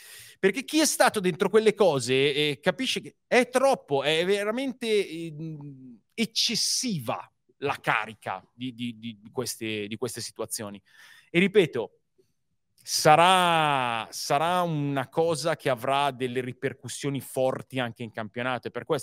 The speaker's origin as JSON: {"language": "Italian", "town": "Pavia", "region": "Lombardy", "country": "Italy", "said": "non lo so, ma sono di Pavia, insomma, è più o meno la stessa cosa"}